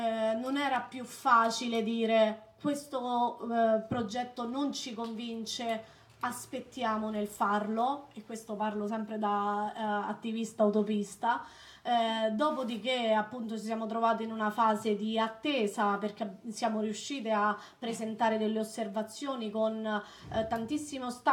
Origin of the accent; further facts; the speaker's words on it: Rome, Lazio, Italy; noi non la conoscevamo, noi siamo di Roma, non ci siamo mai andati là